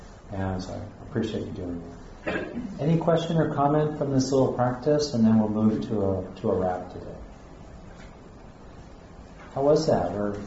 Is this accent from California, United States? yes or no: yes; California, United States; and I grew up in California